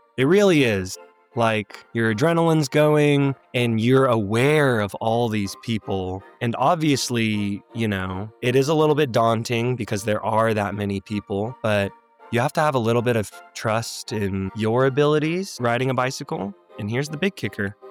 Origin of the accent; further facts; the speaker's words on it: Oklahoma City, Oklahoma, United States; I'm 32 years old, born and raised in Oklahoma City.